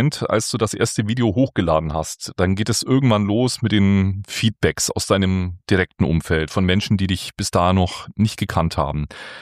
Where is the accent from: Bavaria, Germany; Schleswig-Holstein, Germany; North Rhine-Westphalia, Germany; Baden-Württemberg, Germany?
Bavaria, Germany; born there; Ich habe mich tatsächlich auch in Baden-Württemberg verliebt, bin gebürtiger Franke, ich kenne natürlich die Ecke dort auch ein bisschen.